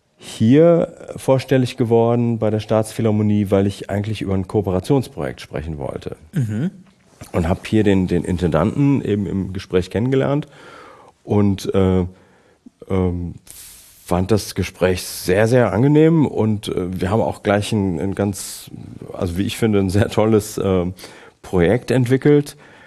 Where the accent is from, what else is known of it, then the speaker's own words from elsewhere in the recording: Heidelberg, Baden-Württemberg, Germany; born there; also born or lived in United States; In Heidelberg.